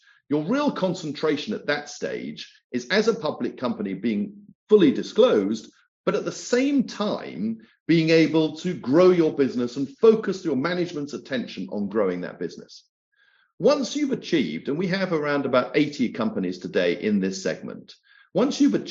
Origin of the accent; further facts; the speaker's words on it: Scotland, United Kingdom; born there; Now, I'm Scottish by birth